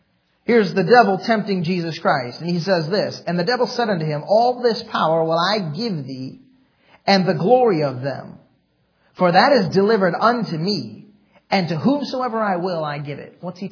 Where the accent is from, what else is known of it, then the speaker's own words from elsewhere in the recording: United States; I would be willing to fight and die to maintain my freedom as an American.